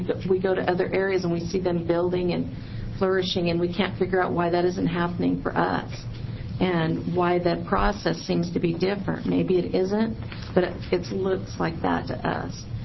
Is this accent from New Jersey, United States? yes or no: no; Oregon, United States; I'm the former mayor of Myrtle Point, and I'm from Coos County.